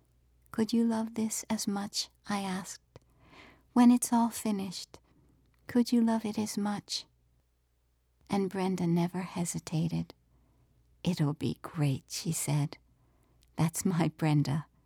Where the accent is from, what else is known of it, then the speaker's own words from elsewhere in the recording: Baltimore, Maryland, United States; born there; I was born in 1952 in Baltimore, Maryland. What did I know from dust? I knew alley dust. I knew gutter dust.